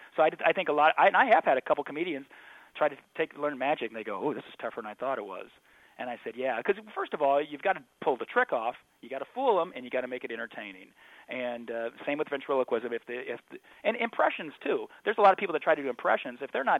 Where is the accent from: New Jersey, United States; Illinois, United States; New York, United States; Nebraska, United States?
Nebraska, United States; Davenport; I will go back to where I grew up in Davenport, Nebraska, in Thayer County.